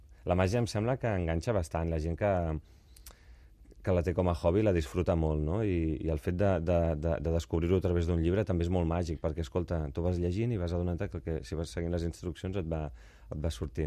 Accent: Barcelona, Catalonia, Spain; A més, jo soc de Barcelona, i que et pugui venir a veure la gent de la teva ciutat, doncs fa il·lusió.

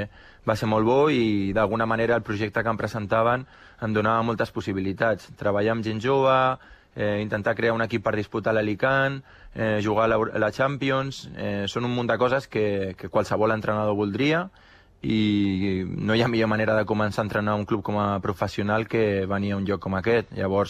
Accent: Barcelona, Catalonia, Spain; jo sóc del Barça, vaig néixer al costat del Camp Nou, he estat allà 3 anys i és una il·lusió per qualsevol entrenador i més per algú que ha crescut allà i que és d'allà.

